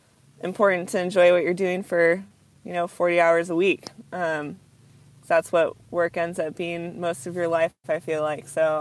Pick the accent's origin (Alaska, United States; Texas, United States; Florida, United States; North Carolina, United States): Alaska, United States; Juneau; I grew up in Juneau, Alaska, and spent a lot of my childhood outside.